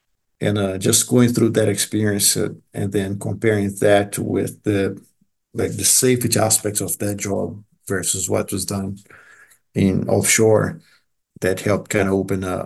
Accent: Rio de Janeiro, Brazil; English is a second language; also born or lived in São Paulo; I'm originally from Brazil. That's where I was born and grew up. I was born in the state of São Paulo, and then I moved to Rio de Janeiro when I was young. And over there is where I went to school

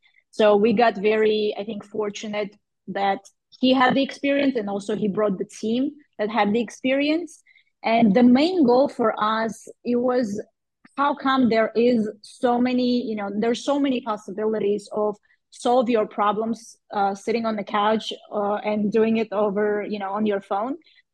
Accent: Moscow, Russia; also born or lived in Armenia; now in United States; So I grew up for the most of my life, I grew up in Moscow. And in 2014, we won a green card and we wanted to come to America

